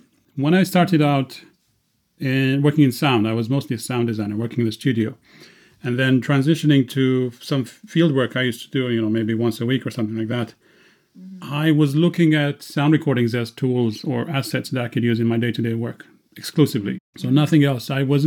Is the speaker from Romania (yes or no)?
yes; Romania; English is a second language; I was in the village I grew up in back in Romania